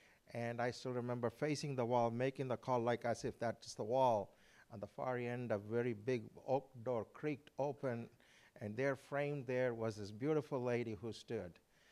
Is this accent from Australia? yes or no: no; India; moved away as an adult; now in United States; God brought me to South Carolina. I didn't know anything about South Carolina. Originally, I'm from India, and I just got through seminary, and I came here.